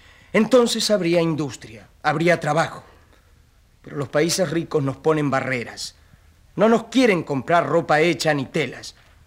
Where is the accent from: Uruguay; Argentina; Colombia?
Uruguay; Yo, como uruguayo, quisiera decirles a todos los hermanos latinoamericanos